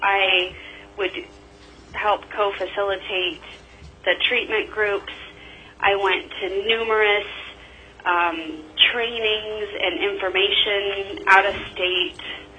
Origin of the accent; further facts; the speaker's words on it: Fairbanks, Alaska, United States; I was born and raised in Fairbanks. I went to the University of Alaska Fairbanks here